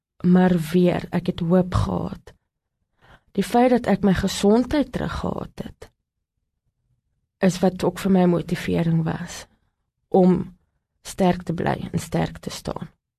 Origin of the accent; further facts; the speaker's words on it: Gauteng, South Africa; Ek kom uit Gauteng uit.